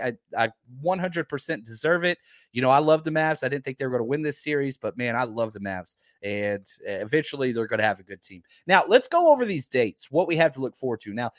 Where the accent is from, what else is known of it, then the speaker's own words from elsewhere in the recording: Texas, United States; I'm from Dallas-Fort Worth.